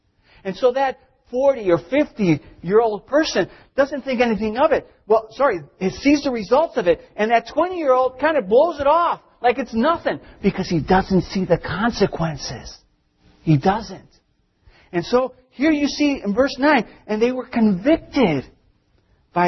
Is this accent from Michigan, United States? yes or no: no; Chicago, Illinois, United States; And where I grew up, in the neighborhood I grew up in Chicago, man, if you didn't carry a condom in your wallet, you weren't the man.